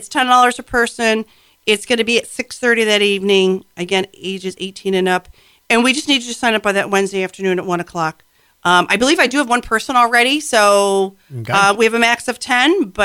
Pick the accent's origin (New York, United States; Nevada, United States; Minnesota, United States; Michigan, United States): Michigan, United States; I mean, I grew up in Michigan and we had it.